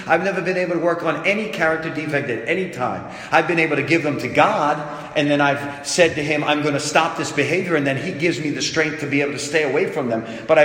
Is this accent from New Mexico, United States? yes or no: no; Long Island, New York, United States; George is from the Bronx. I'm from Long Island.